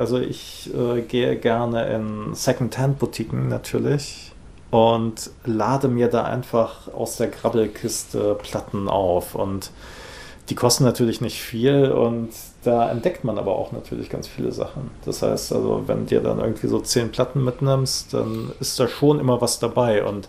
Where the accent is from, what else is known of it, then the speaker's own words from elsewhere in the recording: Rhineland, Germany; ich bin im Rheinland aufgewachsen, da hatte man dann entweder WDR gehört